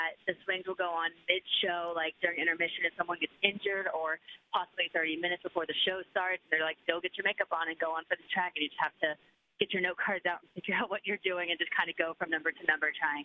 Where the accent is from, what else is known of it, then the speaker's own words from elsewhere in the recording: Oklahoma, United States; in Oklahoma and we should be there pretty soon. I'm really excited to be performing back in like my hometown.